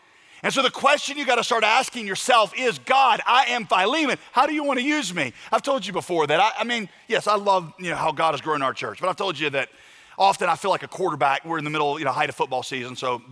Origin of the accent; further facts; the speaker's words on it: United States; Y'all, listen, I'm an American through and through.